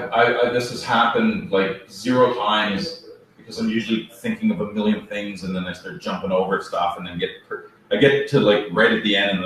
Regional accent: Cambridge, Ontario, Canada; It's not because I'm from Cambridge that I don't really hear it.

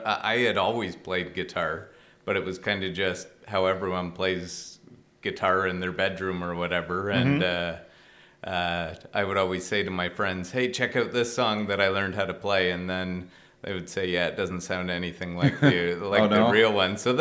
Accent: Hamilton, Ontario, Canada; Yeah, so I grew up in Hamilton, and I went to a Hamilton high school, went to a Hamilton elementary school. But then I came to Waterloo for post-secondary

